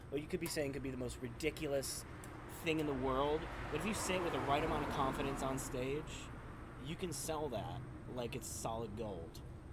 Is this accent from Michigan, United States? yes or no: yes; Michigan, United States; because I'm not from here originally, I'm from Michigan, and that's where most of my family lives.